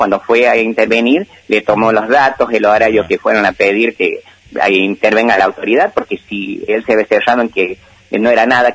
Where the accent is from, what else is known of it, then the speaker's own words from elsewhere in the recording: Guandacol, La Rioja, Argentina; yo soy oriundo de Guandacol, nací allá, me crecí